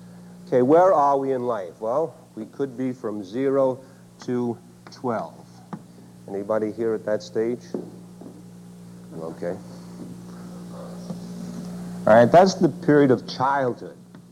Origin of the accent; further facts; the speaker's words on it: Brooklyn, New York, United States; And as I told you last evening, I'm from Brooklyn, New York.